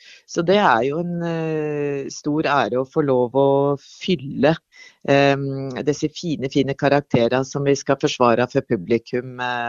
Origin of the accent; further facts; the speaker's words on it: Innlandet, Norway; Jeg skikkelig hedmarking, eller innlending, eller hva det heter for den. Så jeg spiller på min egen dialekt, og det jeg veldig glad for.